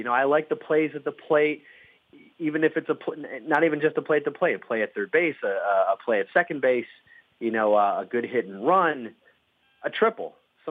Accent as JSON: {"language": "English", "region": "Wisconsin", "country": "United States", "tie": "born or raised there", "said": "I grew up in Wisconsin, so I grew up a Brewers fan."}